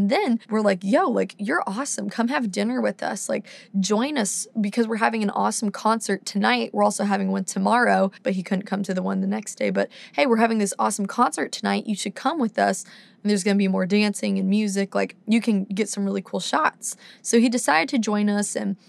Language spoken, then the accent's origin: English; London, United Kingdom; this beautiful woman from London, my hometown.